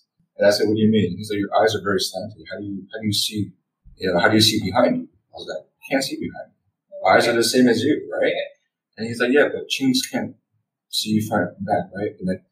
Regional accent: Flushing, New York, United States; first language Shanghainese; English is a second language; So I grew up in a home where we spoke a different dialect, which is Shanghainese. My foundation, actually, first language was Shanghainese. So I was born and raised in Flushing.

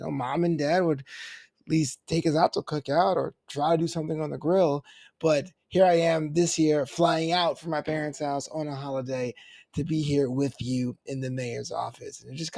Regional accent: New York, United States; No, I'm actually from New York, but I'm a Texans fan.

